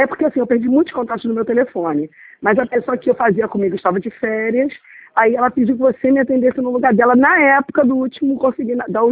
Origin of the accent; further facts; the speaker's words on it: Nova Iguaçu, Rio de Janeiro, Brazil; Nova Iguaçu, sou de Nova